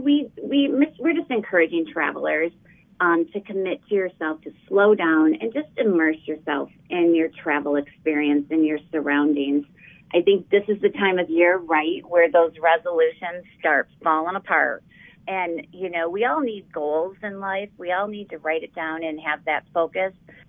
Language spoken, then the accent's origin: English; Michigan, United States; You know, I'm born and raised in Michigan and have had the honor to work on the Pure Michigan campaign for the last 13 years.